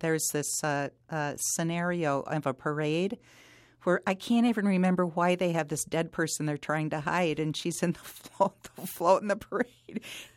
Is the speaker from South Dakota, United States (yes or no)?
yes; South Dakota, United States; also born or lived in Massachusetts; now in Nebraska, United States; I grew up in South Dakota, and then I was in Massachusetts for a while. So when I moved to Nebraska, I mean, and this was also new for us as well because we're also Northern Ponca. But because we're from South Dakota